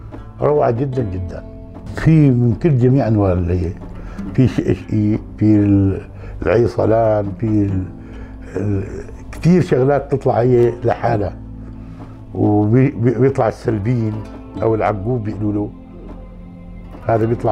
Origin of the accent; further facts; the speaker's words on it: Hama, Hama Governorate, Syria; فنسيون أهل حماة. نحن بيحبوا الدهن بناء على البالية، فبيكون عندنا الأكل أرسم من تبع الشام أو حلب